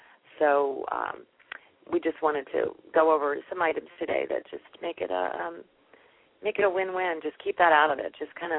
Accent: East Coast, United States; I'm from the East Coast. This is how I do things. I'm really direct.

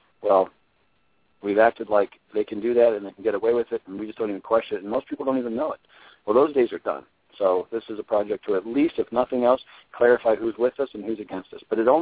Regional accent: Pennsylvania, United States; Oh, no. I'm from Lancaster County, PA, outside of Philly, about an hour and a half or so.

